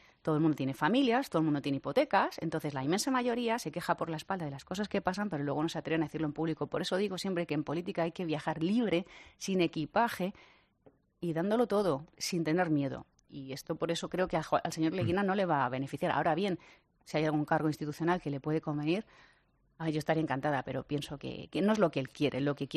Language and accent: Spanish; Community of Madrid, Spain; Los madrileños somos españoles por encima de todo. No somos regionalistas.